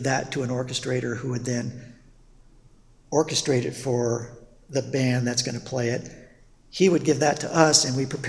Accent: Panama; I grew up in Panama, the Panama Canal.

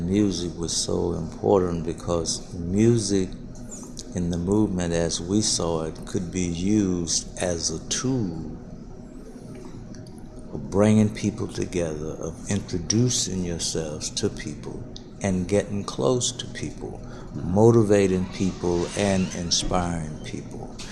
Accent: Mississippi, United States; I grew up in Mississippi, in southwest Mississippi, not too far from Macomb and Summit. I'm the youngest of 12 children. So, I grew up going to the churches.

